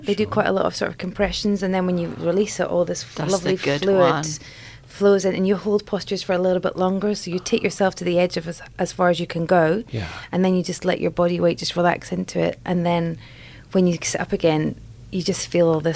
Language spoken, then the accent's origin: English; Scotland, United Kingdom; I'm from Scotland.